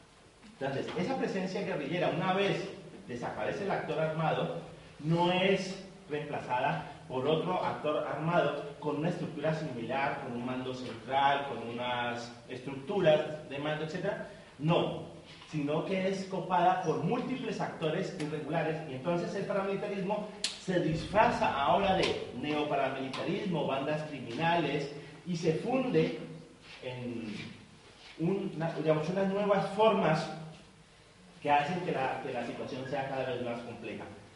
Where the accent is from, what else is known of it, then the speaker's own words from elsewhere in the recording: Popayán, Cauca, Colombia; Popayán es una ciudad, yo vengo de Popayán, que es una ciudad más o menos de 250.000 habitantes.